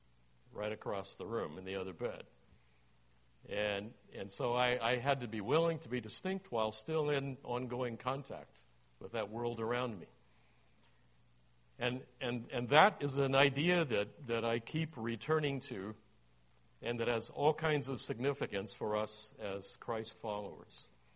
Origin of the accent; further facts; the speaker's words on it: United States; now in Toronto, Canada; I'm an American-Canadian and have been here almost exactly 38 years. It was 38 years ago this month that my family immigrated to Toronto